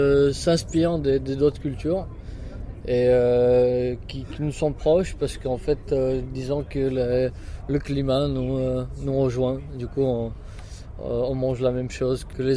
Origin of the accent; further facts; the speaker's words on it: Prague, Czechia; J'ai grandi à Prague. Ensuite, j'ai entré au lycée français de Prague depuis la classe de CM2 jusqu'au bac.